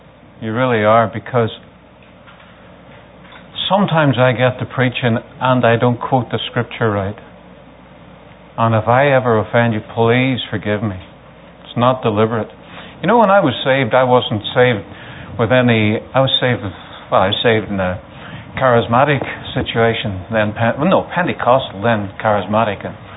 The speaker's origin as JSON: {"language": "English", "country": "Ireland", "said": "And I'm from Ireland. What do you expect?"}